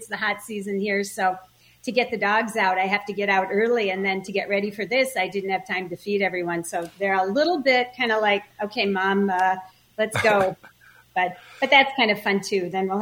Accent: Minneapolis, Minnesota, United States; So I grew up in Minneapolis.

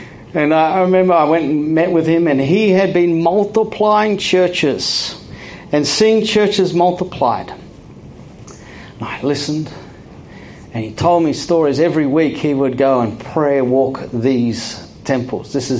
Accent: Canberra, Australian Capital Territory, Australia; It's because I was brought up in Canberra. I'm a Canberraite.

